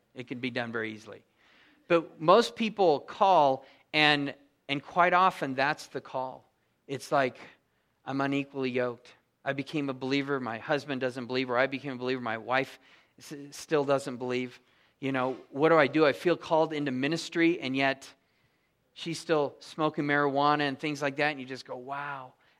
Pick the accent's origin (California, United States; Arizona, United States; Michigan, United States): California, United States; San Diego; I'm from San Diego, and it's kind of the same thing there, that all our weather and precipitation comes from the ocean.